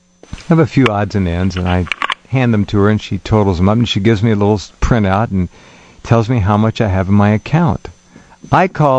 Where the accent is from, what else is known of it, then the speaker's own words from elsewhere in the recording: Santa Barbara, California, United States; I'm from Santa Barbara, as you know.